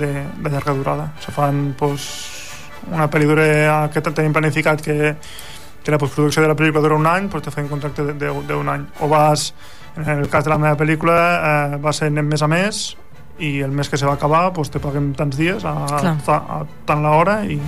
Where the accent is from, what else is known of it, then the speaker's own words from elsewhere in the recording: Lleida, Catalonia, Spain; jo sóc de Lleida, i tenen la perspectiva de que estàs a dalt dels Pirineus. Dius, no, que Lleida també és pla, que Lleida és molt gran